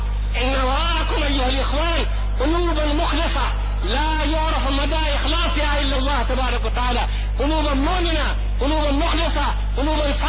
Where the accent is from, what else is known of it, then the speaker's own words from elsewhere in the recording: India; انا هندي الثقافة، انا رجل ولدت ونشأت في الهند، ولكن اؤمن بمحمد عليه الصلاه والسلام، اؤمن بالقران